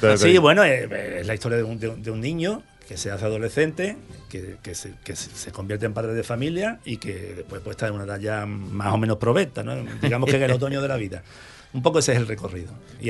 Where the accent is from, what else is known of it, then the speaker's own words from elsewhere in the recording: El Puerto de Santa María, Andalusia, Spain; soy padre de familia, tengo 3 hijos y soy un portuense del Barrio Alto, como os he dicho antes.